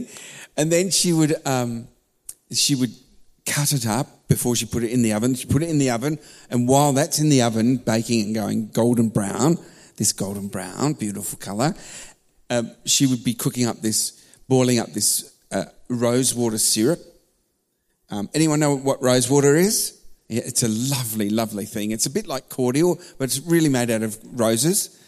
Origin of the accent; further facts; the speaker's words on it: England, United Kingdom; born there; that's where I was born in England.